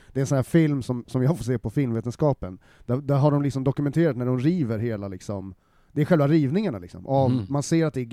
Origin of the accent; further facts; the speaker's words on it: Gothenburg, Västra Götaland County, Sweden; som göteborgare